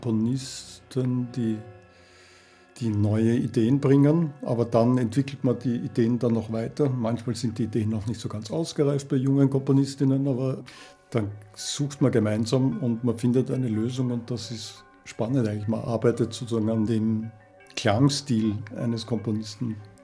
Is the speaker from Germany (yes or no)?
no; Austria; also born or lived in Vienna; Geboren bin ich ja in Wien, aber aufgewachsen bin ich in Orte an der Donau, sehr viel an der Donau gewesen.